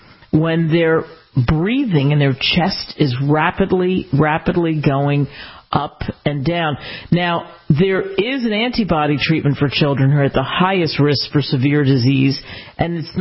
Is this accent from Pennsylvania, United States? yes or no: yes; Pennsylvania, United States; Because everybody in my life, I grew up outside of Philadelphia, reached back to me